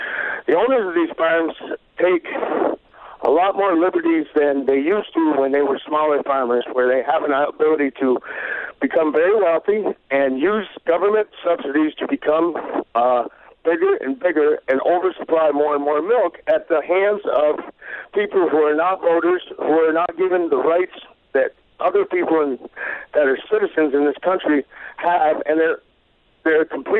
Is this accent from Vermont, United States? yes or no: yes; Vermont, United States; I'm 40 years old, and I've been farming since I was a kid. I grew up in Vermont.